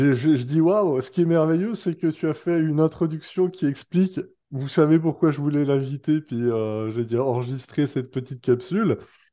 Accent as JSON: {"language": "French", "country": "Switzerland", "said": "moi, en tant que Suisse, nous, je dirais, on a pas, comme pas le choix."}